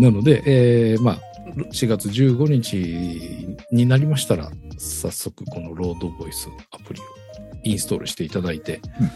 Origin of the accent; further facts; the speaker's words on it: Yokohama, Kanagawa, Japan; 僕の地元の横浜だったりとかっていうところで